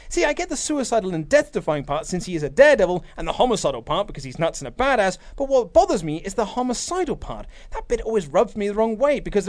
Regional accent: Germany; it might just be a cultural thing since I'm from Germany

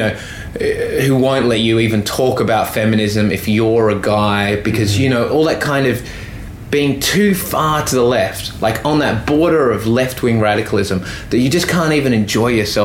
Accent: Australia; accent: flat Australian; when I go to a club gig and I open my mouth, if I'm properly Australian, I've got a flat accent, but they still know I'm an Australian.

